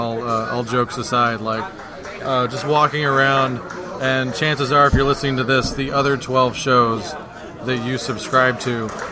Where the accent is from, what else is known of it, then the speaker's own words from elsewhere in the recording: Australia; We're Aussie fans. We're older.